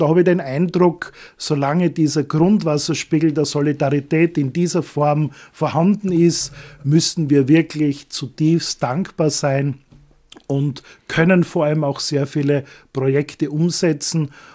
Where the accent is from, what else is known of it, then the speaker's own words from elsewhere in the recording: Güssing, Burgenland, Austria; born there; also ich bin gebürtiger Güssinger, Südburgenländer.